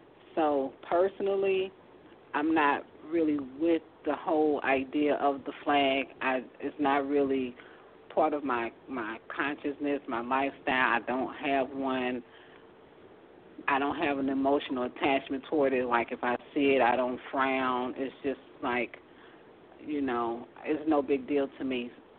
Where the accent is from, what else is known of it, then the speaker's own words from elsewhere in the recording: United States; I was born here in America. I speak English. I was raised, of course, here, so I have adopted the American culture.